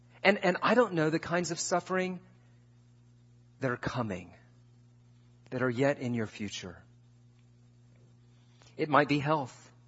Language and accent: English; United States; This is something I think is very difficult for us as American Christians to get our heads around